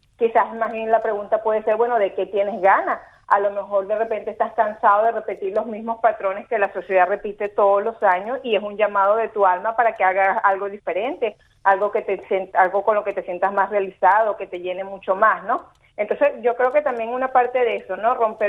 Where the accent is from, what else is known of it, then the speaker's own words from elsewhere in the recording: Venezuela; yo soy venezolana y aunque vivo afuera